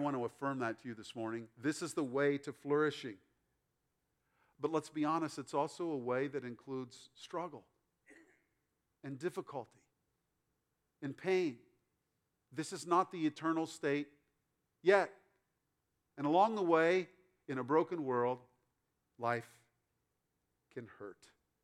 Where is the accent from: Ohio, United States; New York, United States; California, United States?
Ohio, United States; I'm from Ohio.